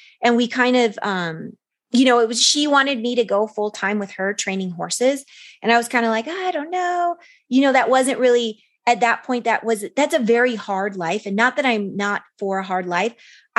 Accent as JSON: {"language": "English", "town": "Chicago", "region": "Illinois", "country": "United States", "tie": "born or raised there", "said": "So I'm the oldest in my family, and I grew up in Chicago and in a very like working class community."}